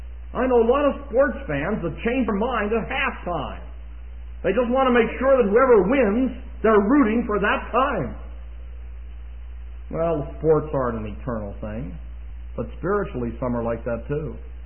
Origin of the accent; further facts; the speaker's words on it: Pennsylvania, United States; I was raised near Pittsburgh, and I was faithful to those wretched Steelers for years and years and years.